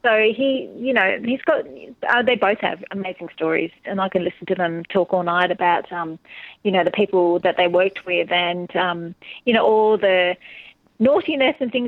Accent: Perth, Western Australia, Australia; I was born in Perth, and I kind of grew up between Rottnest Island and South Perth.

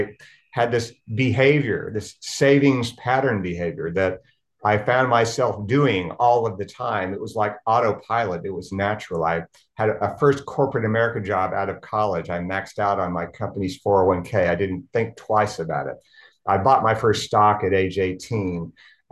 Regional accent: Oklahoma City, Oklahoma, United States; when I was 8 years old, I grew up in Oklahoma City, Oklahoma

